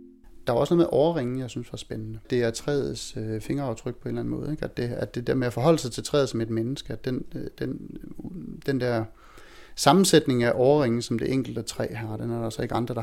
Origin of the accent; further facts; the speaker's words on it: Silkeborg, Central Denmark Region, Denmark; Jeg er vokset op i Silkeborg, og når man vokser op der, så har man skov til alle sider.